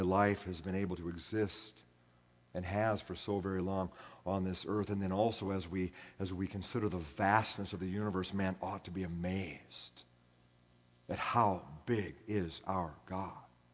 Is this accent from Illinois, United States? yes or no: no; Iowa, United States; also born or lived in California; I'll never forget, you know, growing up in Northwest Iowa and not looking around, I realized. When we moved back from California to Iowa back in 1991